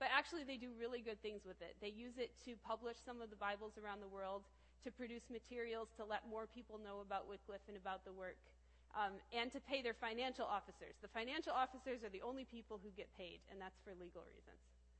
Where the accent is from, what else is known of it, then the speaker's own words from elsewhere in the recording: Kalamazoo, Michigan, United States; I grew up here in Kalamazoo in the Netherlands Reformed Churches, so I was baptized as a baby.